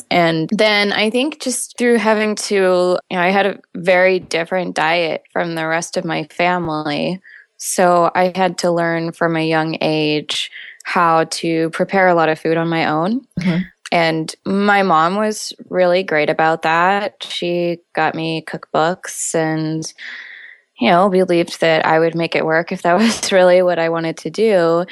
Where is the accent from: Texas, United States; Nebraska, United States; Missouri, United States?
Texas, United States; Houston; I grew up in very urban America. So no, not at all. I grew up in Houston, Texas, and we didn't really go out into nature much.